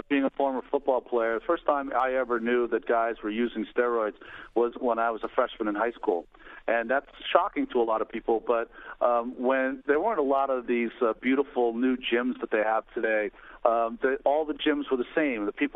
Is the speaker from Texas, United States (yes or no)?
no; Hawaii, United States; Well, of course I do. My mom has Hawaiian blood. I think everyone in Hawaii is just so excited that they have a native son.